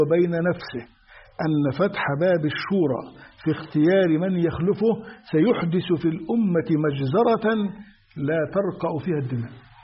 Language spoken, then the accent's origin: Arabic; Egypt; وده حدث عندنا في مصر عقب مقتل عبد الناصر